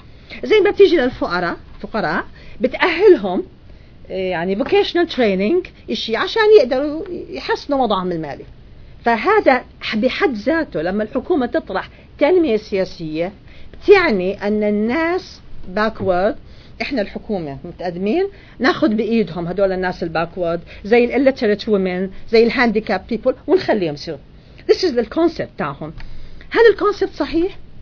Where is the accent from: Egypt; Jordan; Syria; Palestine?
Jordan; إحنا كعرب أو كأردنيين ناس شوي باكورد